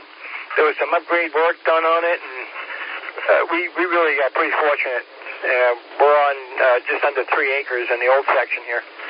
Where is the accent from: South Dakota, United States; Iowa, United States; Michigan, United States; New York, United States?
New York, United States; Long Island; also born or lived in Florida; I moved up here 2 years ago, from Florida. I'm not originally from Florida. I'm originally from Long Island. And I catch a lot of grief for that around here.